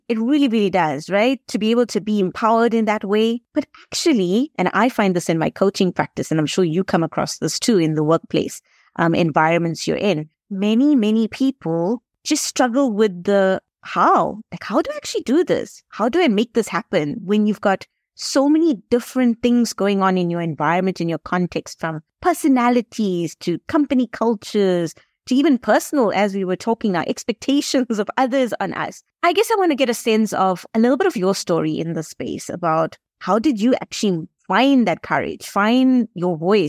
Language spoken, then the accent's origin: English; South Africa; born there; I'm of Indian descent, but South African born.